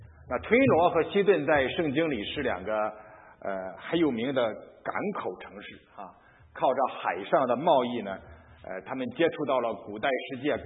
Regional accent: Qingdao, Shandong, China; 你再看看我来自的地方那个青岛哈，这些城市都是非常发达的

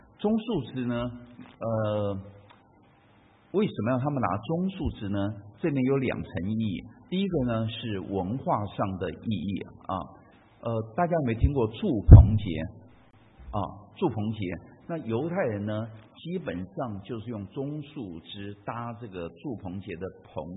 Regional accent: Taiwan; 我在台湾长大，我小时候还住过是用竹子编的房子。

